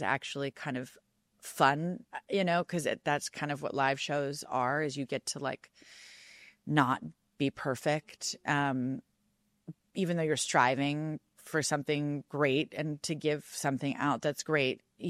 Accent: Colorado, United States; His. So I grew up in Colorado, and he's my neighbor.

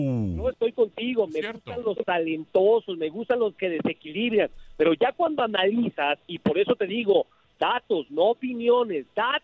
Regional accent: Mexico; Te repito, soy mexicano.

